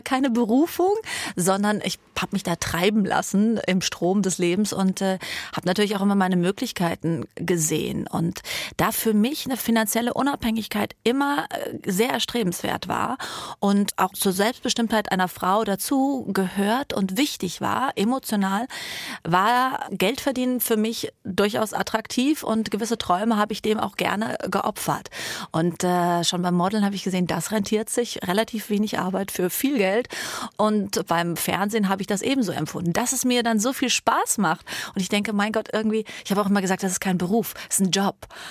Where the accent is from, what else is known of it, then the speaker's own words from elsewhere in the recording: Frankfurt, Hesse, Germany; ganz allein und eigentlich sehr dörflich bin ich aufgewachsen in Frankfurt.